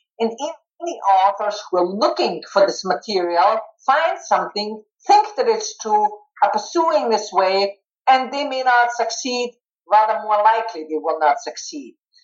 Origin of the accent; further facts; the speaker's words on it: Vienna, Austria; I'm right from Vienna. Make it easy.